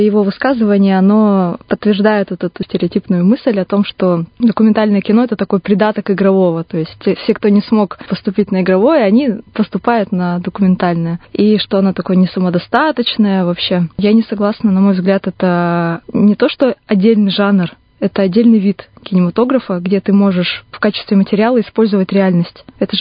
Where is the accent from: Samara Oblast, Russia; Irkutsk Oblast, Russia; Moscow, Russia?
Irkutsk Oblast, Russia; Vikhorevka; now in Irkutsk, Russia; Мне 25 лет. Я из Иркутской области, из Братского района города Вихоревки. В Иркутск я приехала 7 лет назад.